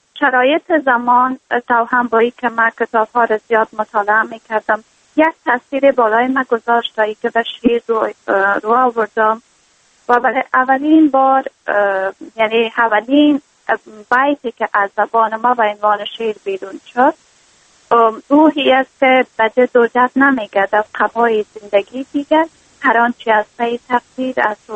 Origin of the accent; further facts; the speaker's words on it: Kabul, Afghanistan; moved away as an adult; also born or lived in Kapisa; now in United States; در ولایت کاپیتا تولد شدیم، از شمال افغانستان هستم و درس خود در کابل با پایان رساندیم و البته در کاپیتا تولد شدیم و بعد در کابل بزرگ شدیم